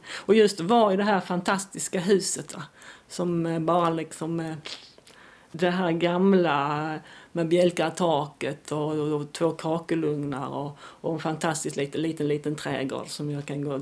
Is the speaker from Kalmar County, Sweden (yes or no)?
no; Ängelholm, Skåne, Sweden; för jag är från Ängelholm.